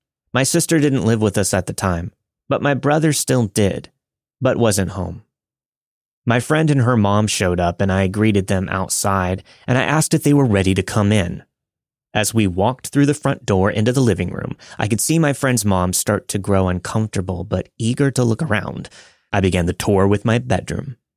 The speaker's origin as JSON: {"language": "English", "region": "New England", "country": "United States", "tie": "born or raised there", "said": "I want to mention that I'm Native American, so I grew up being taught about spirituality and connections with things that we cannot see. I grew up in a small New England town."}